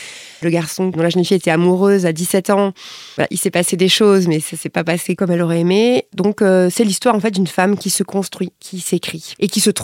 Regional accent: Metz, Grand Est, France; moi j'avais 17 ans, je venais de province, hein, parce que je viens de Metz à l'origine

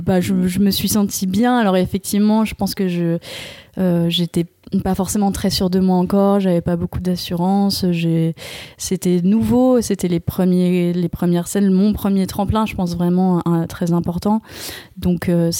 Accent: Tarare, Auvergne-Rhône-Alpes, France; Et donc j'ai commencé à Tarare, là où j'ai grandi.

